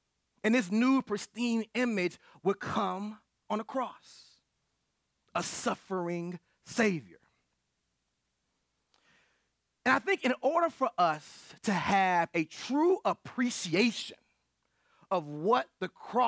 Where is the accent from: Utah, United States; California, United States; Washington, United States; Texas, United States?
Texas, United States; Dallas; so Dirk Nowitzki, a great basketball player for the hometown Dallas Mavericks, my hometown Dallas Mavericks, right?